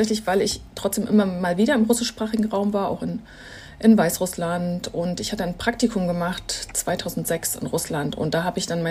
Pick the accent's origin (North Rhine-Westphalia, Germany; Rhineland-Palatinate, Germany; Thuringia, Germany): Thuringia, Germany; Jena; ich bin in Jena aufgewachsen, das heißt, hier ist es recht muckelig und ich bin auch sehr gut behütet aufgewachsen